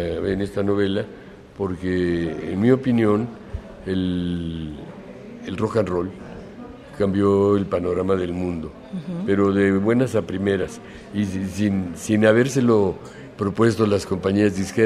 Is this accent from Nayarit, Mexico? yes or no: no; Mexico City, Mexico; yo crecí en la Colonia del Valle, y en la Colonia del Valle había un carnaval que se hacía anualmente